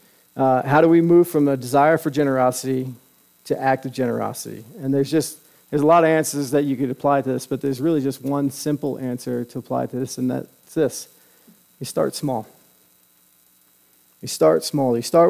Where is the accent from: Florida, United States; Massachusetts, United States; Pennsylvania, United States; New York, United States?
New York, United States; Long Island; this is a place from where I grew up in Long Island.